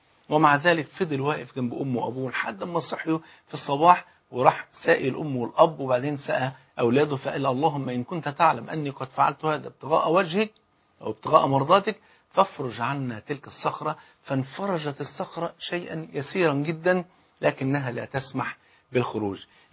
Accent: Egypt; حتى المثل عندنا في مصر يقول لك اللي بيتهم ازاز ما حدفش ناس بالطوب

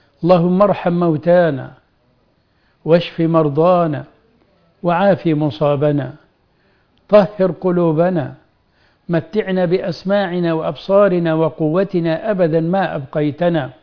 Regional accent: Egypt; بلدنا مصر

